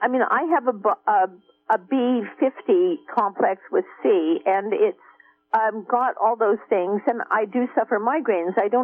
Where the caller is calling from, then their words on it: Willits, California, United States; from Willits.